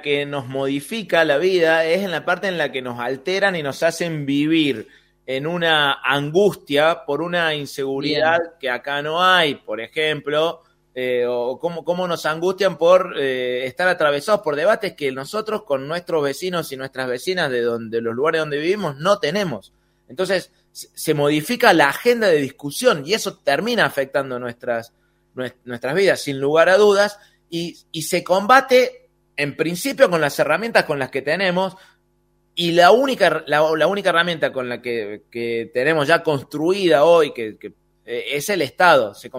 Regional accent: Córdoba, Argentina; Lo digo yo como peronista cordobés

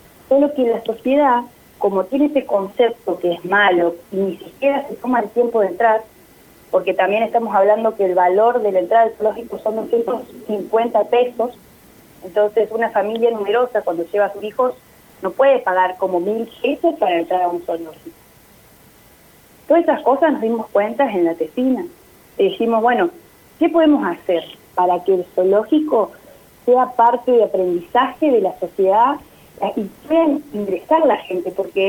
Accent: El Huecú, Neuquén, Argentina; Yo soy del Huecú, crecí en el Huecú cerca de Copahue, Cabiahue.

